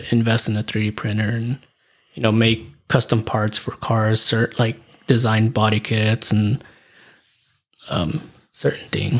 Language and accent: English; San Antonio, Texas, United States; born there; also born or lived in Liberal / College Station; now in Katy, United States; I was born in San Antonio.